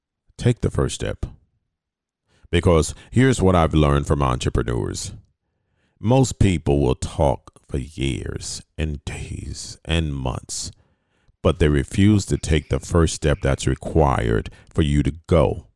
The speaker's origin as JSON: {"language": "English", "town": "Fort Lauderdale", "region": "Florida", "country": "United States", "said": "I don't know if y'all remember, I'm from Fort Lauderdale that we would put dice over our mirrors."}